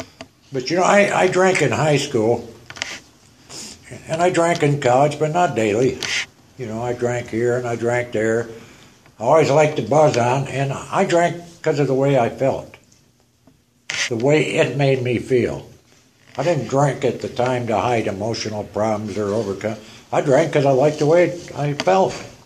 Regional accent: Detroit, Michigan, United States; I was born in Detroit, Michigan, one of the few white folks from that area now. I grew up and went through high school and university there.

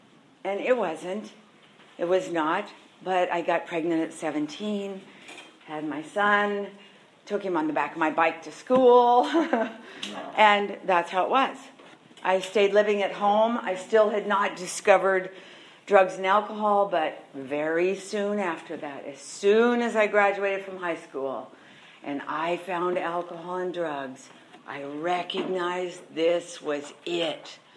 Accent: Santa Barbara, California, United States; from Santa Barbara.

